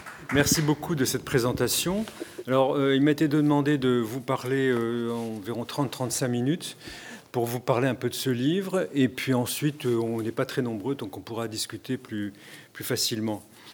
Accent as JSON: {"language": "French", "town": "Oran", "region": "Oran Province", "country": "Algeria", "tie": "born or raised there", "said": "Moi-même, je suis un enfant d'Algérie, comme notre ami Claude Jorda, que je salue, qui est ici présent. Et je me souviens que dans mon enfance, j'habitais à Oran"}